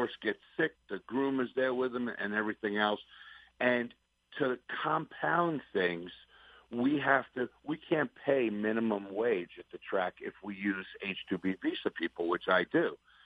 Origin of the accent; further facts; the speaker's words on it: New York, United States; I mean, I'm a New Yorker born and raised. I bleed New York racing my whole life.